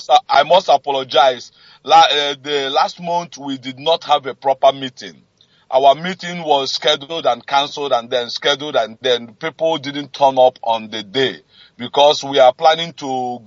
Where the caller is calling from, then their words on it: Dublin, Leinster, Ireland; I'm calling from Dublin, Ireland.